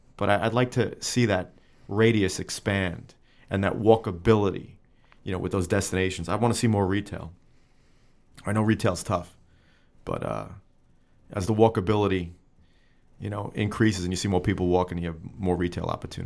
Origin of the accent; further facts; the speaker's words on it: Brooklyn, New York, United States; You know, I saw that growing up in Brooklyn.